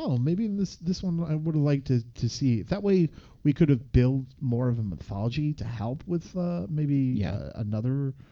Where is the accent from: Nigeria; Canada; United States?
Canada; We're Canadian.